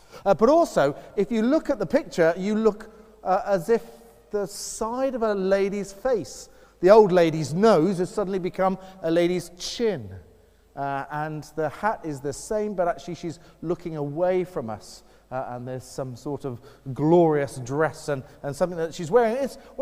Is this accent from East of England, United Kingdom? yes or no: yes; East of England, United Kingdom; when I was growing up in Essex, the first ever kind of opportunities I got to preach were in my home church.